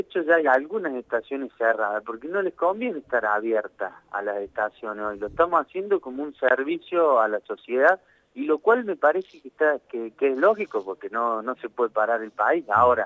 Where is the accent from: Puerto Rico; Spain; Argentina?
Argentina